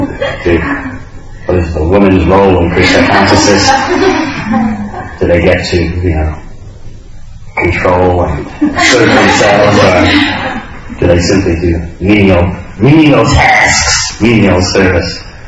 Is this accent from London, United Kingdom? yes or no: yes; London, United Kingdom; That's where our parents and grandparents are from. We're from East London, we don't worry about India.